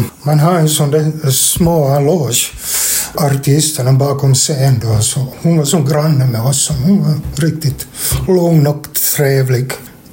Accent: Vaasa, Ostrobothnia, Finland; Jag kommer från Vasa dit och spela, tycker jag.

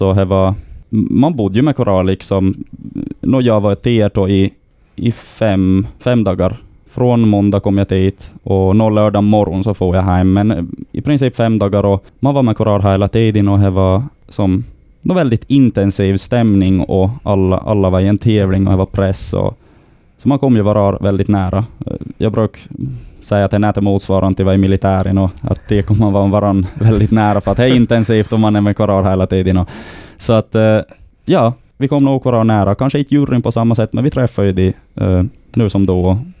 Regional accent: Sweden; När jag är från Sverige

